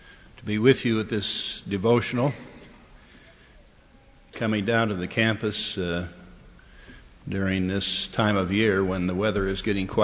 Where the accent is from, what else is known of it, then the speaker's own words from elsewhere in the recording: Tooele, Utah, United States; I was born and raised in Tooele, as was mentioned.